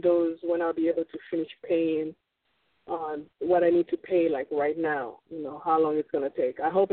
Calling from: Florida, United States; I'm calling from Florida.

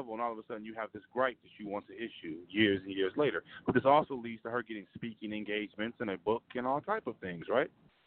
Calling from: Detroit, Michigan, United States; calling from Detroit.

